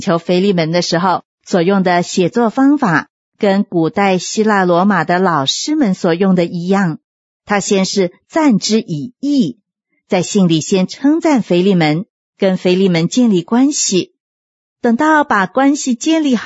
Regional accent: China; 这跟我们中国人讲礼数的风俗啊，是很接近的。

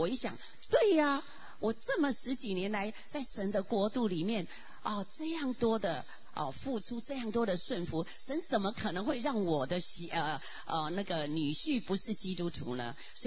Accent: China; 特别是我们中国人，一定是要留给我的孩子

